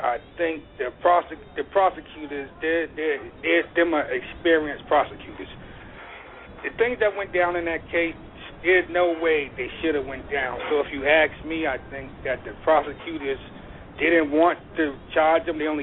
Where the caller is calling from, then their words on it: Atlanta, Georgia, United States; I'm calling from Atlanta, Georgia.